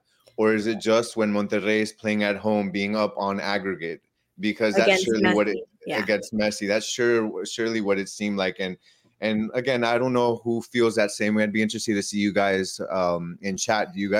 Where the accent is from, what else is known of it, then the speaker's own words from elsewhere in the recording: Ecuador; because obviously I'm from Ecuador